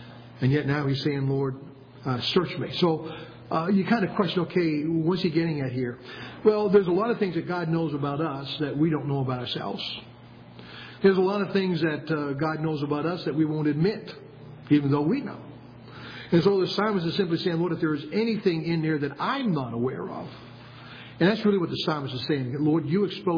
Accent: New Hampshire, United States; born there; I'm waiting for them to kind of search the records down there in West Lebanon, because I was born in New Hampshire.

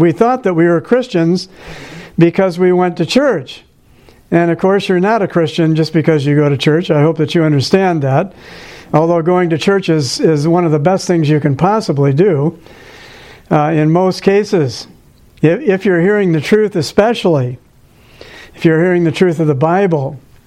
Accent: Davenport, Iowa, United States; Well, at any rate, we grew up there. I grew up there in Davenport. My two sisters, younger than me, Beth and Ann. And we went to First Presbyterian Church in Davenport, Iowa.

